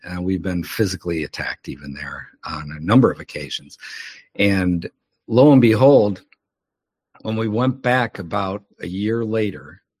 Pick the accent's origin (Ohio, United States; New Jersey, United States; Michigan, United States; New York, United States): Michigan, United States; Detroit; I was raised in Detroit.